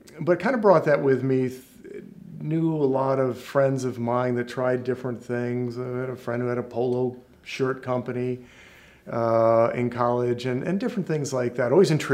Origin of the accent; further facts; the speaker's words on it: Schenectady, New York, United States; I grew up in Schenectady, New York, upstate New York, freezing cold, in a family of three brothers, three sisters.